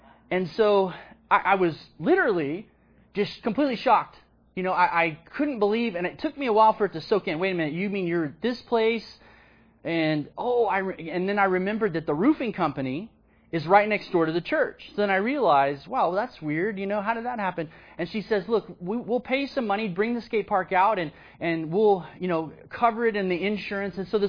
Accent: Austin, Texas, United States; in my old neighborhood where I grew up in North Austin.

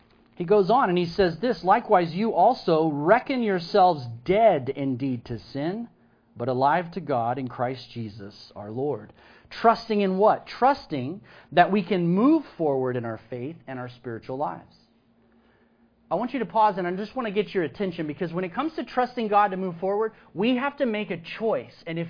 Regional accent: Texas, United States; something that should make all of us as Texans proud.

